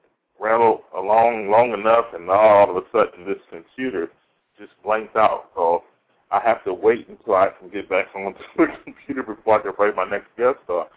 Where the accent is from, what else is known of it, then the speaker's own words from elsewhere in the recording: Michigan, United States; MA with Western Michigan in philosophy, which I'm from Michigan as well.